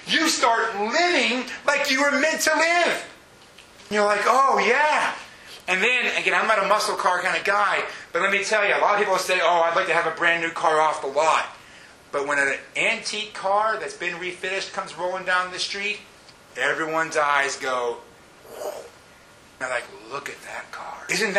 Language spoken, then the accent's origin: English; Boston, Massachusetts, United States; I grew up not in Boston proper, but I grew up on the outskirts of Boston, went to Boston my fair share of times